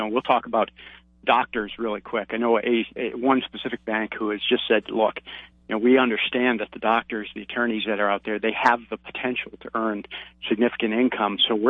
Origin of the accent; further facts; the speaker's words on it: Maine, United States; I came from Maine and was able to go there for in-state.